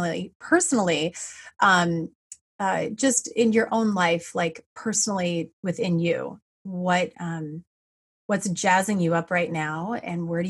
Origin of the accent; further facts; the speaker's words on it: Midwest, United States; nope, I'm from the Midwest.